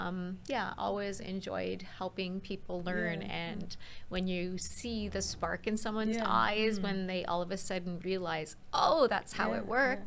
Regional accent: North York, Ontario, Canada; also born or lived in Toronto; I grew up in North York, so just north of Toronto. I was born at Toronto Western Hospital, so right downtown Toronto, and then grew up and lived until I started going to university in North York.

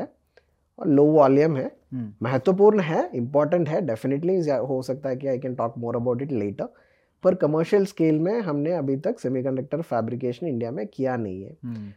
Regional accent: Kerala, India; जैसे कि मैं केरला से आता हूँ, मेरे लिए तो बनाना चिप्स भी हो सकता है

